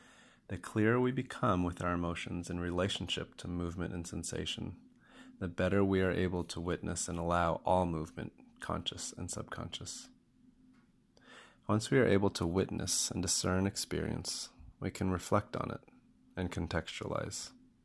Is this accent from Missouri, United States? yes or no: no; New York City, New York, United States; I'm from New York City, USA.